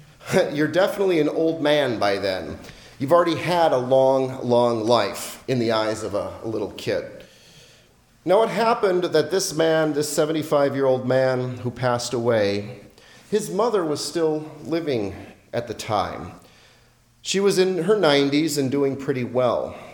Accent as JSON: {"language": "English", "town": "Los Angeles", "region": "California", "country": "United States", "tie": "born or raised there", "said": "I grew up in Los Angeles, California, part of the local Orthodox parish there."}